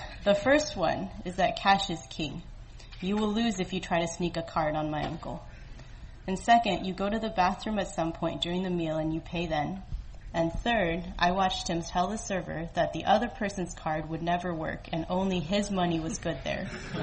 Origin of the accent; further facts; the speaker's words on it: Colorado, United States; every summer of my childhood here, sweating in Houston and getting attacked by mosquitoes. because I'm from Colorado.